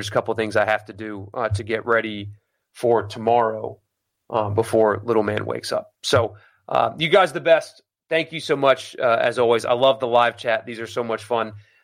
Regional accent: South Carolina, United States; So, you know, I'm very, very happy here in Mississippi. And it is home now. I grew up in South Carolina, but home is here.

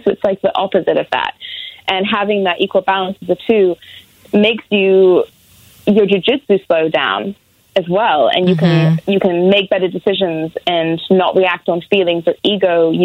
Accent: England, United Kingdom; now in United States; I'm originally from England, so my accent would be what got me attention.

